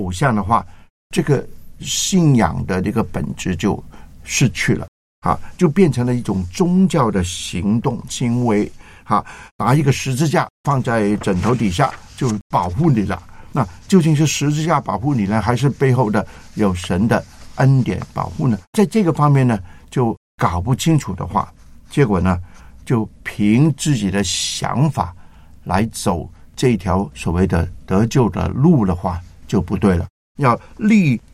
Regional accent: China; 看见宣教士他们远渡重洋来到我们中国向我们传福音

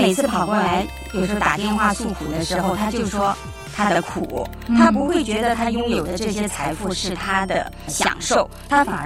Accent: China; 如果我们从我们中国人的传统上来看，可能有一点讨价还价

